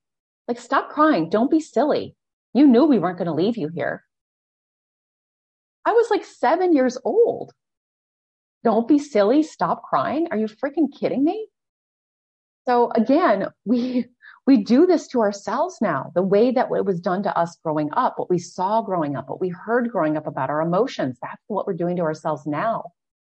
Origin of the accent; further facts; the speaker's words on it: Wisconsin, United States; I grew up in Wisconsin. It was freaking cold.